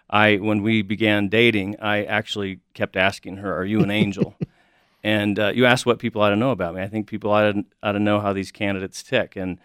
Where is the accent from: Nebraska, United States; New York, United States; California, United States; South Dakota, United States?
South Dakota, United States; I grew up in South Dakota, and I grew up riding bulls and hunting deer